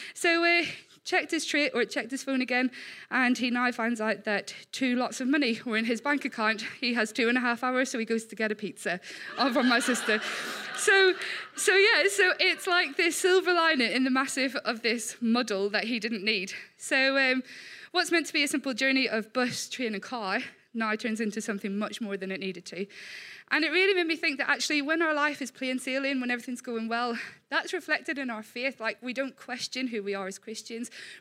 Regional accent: Ireland; I am Irish, but I will try to speak properly so that you can understand.

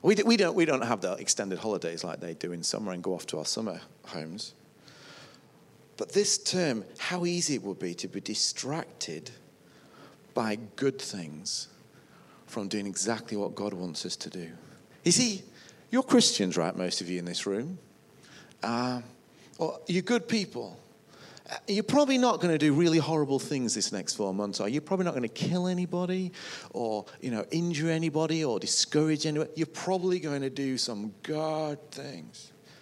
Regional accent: United Kingdom; I just don't understand because I'm a Brit, right?

